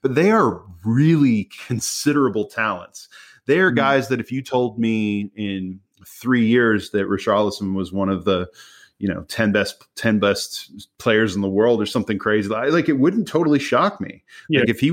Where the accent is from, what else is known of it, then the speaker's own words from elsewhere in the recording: United States; as an American watching it sometimes